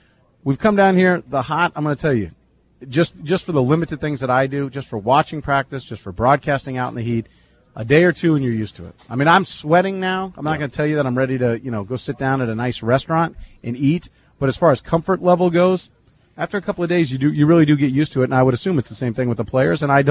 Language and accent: English; the South, United States; You know, I'm from the South. Yeah. It's hot down there.